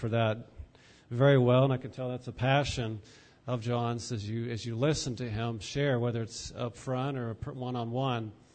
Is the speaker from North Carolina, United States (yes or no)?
no; Virginia, United States; when I was growing up in Southwest Virginia, Franklin County, they lived right behind our place.